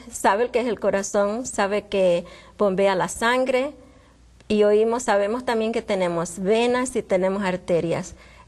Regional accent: Panama; Yo vengo de Panamá.

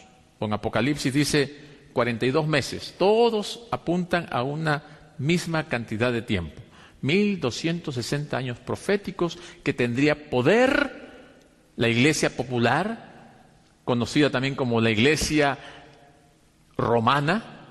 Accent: Peru; En mi país, en el Perú, la independencia de los españoles ocurrió en el año 1820.

